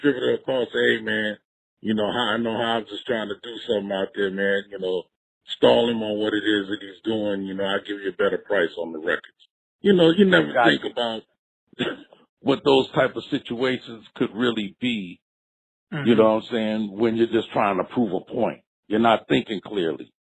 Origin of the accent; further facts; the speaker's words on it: California, United States; also born or lived in Miami; And I was from Southern California initially.